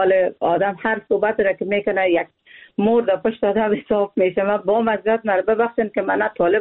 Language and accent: Persian; Afghanistan; من یک افغان هستم